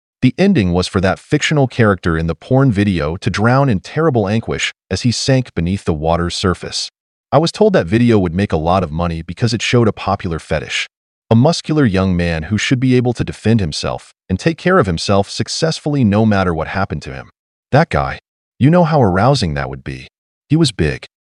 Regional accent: California, United States; I was well known while I played high school baseball in my hometown in California.

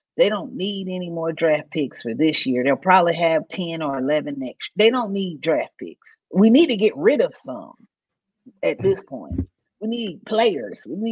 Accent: Mississippi, United States; also born or lived in North Carolina; Well, I'm technically from Mississippi, but we're from the great state of North Carolina, and it's a basketball state.

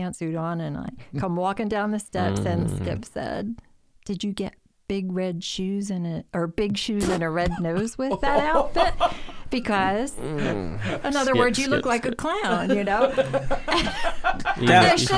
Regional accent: Lancaster, United States; Well, I grew up in Lancaster

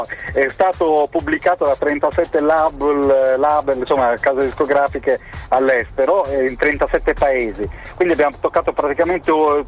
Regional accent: Rimini, Emilia-Romagna, Italy; noi siamo di Rimini, Riccione, quindi la Riviera Adriatica

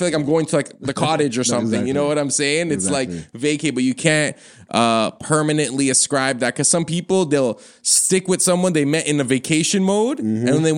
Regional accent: Toronto, Ontario, Canada; accent: Toronto; I don't try to sound like I'm from Toronto ever.

